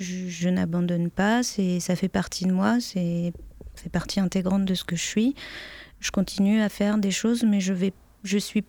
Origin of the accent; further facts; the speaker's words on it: Normandy, France; J'ai grandi dans l'Eure et j'habite à Gers, dans la Manche.